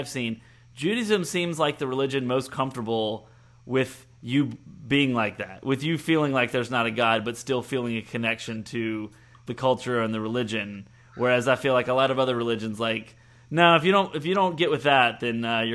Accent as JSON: {"language": "English", "town": "Jackson", "region": "Mississippi", "country": "United States", "tie": "born or raised there", "said": "I mean, I grew up in Jackson, Mississippi. I was the only Jewish kid in my class"}